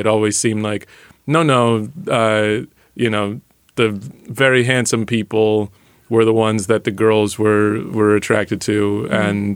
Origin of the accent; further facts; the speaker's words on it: Dallas, Texas, United States; And what was weird was I grew up in Dallas, and so there's a Dallas Jack and Jill chapter